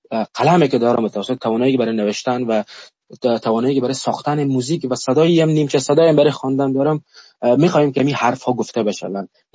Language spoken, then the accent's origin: Persian; Afghanistan; born there; در جغرافیای به نام افغانستان متولد شدم که الان 40 ساله در کشور جنگ هست. در جنگ کودکی کردم، در مهاجرت، در فقر، در جنگ نوجوان شدم، در جنگ جوان شدم و در جنگ زندگی کردم